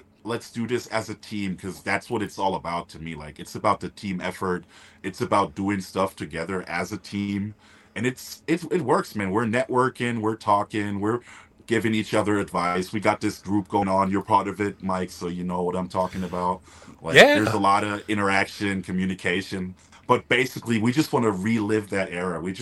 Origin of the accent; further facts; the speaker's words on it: Germany; I'm from Germany